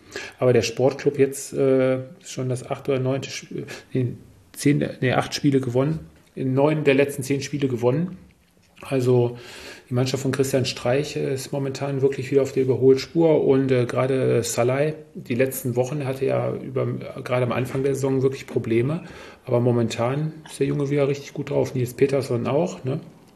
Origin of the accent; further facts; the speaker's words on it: Stuttgart, Baden-Württemberg, Germany; würde ich, glaube ich, sogar als Stuttgarter, kann man, glaube ich, so ganz gut mitnehmen